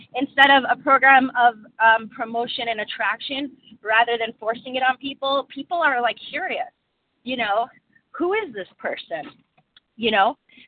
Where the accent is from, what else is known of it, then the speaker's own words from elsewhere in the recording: New York, United States; Good morning, everybody. … from New York, compulsive overeater, undereater, anorexic, and exercise bulimic.